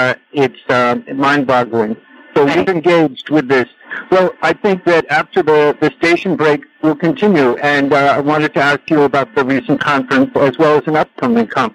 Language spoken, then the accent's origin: English; New York City, New York, United States; and I grew up in New York City, so I remember people with the blue numbers on their arms, my neighbors and people I cared for.